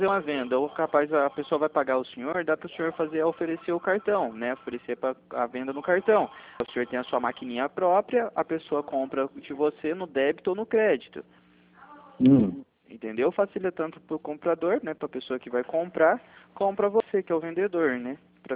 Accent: Arapongas, Paraná, Brazil; Eu sou de Arapongas, Paraná.

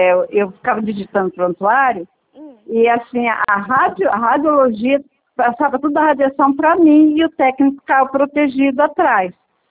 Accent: Bauru, São Paulo, Brazil; lá de Bauru, sou de Bauru.

